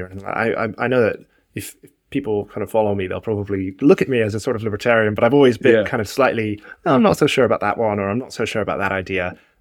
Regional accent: Cork, Munster, Ireland; So I grew up in Cork in Ireland.

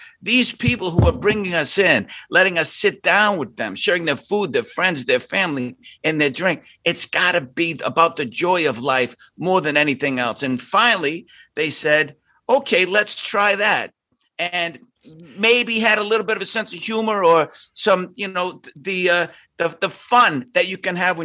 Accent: Boston, Massachusetts, United States; I am a kid from Southie and I'm Irish

